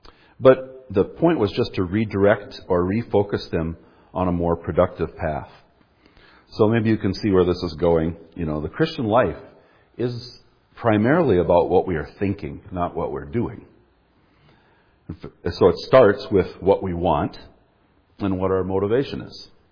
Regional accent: Duluth, Minnesota, United States; Well, you can see … I'm, as Brian said, I'm from Duluth.

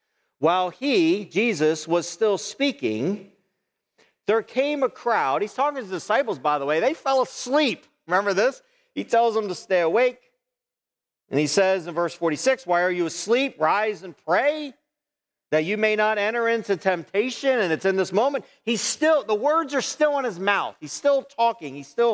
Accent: United States; But as an American, we don't think about this.

